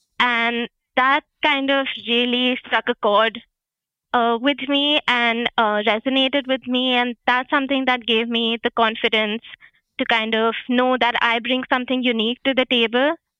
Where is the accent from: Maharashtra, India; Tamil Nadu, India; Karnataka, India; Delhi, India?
Delhi, India; New Delhi; So I'm from New Delhi in India, and I spent my entire life there.